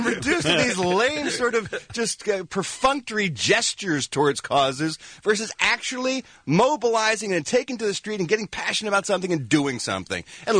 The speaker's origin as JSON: {"language": "English", "country": "United States", "said": "I think that's an awesome part of being an American and an awesome part of this country."}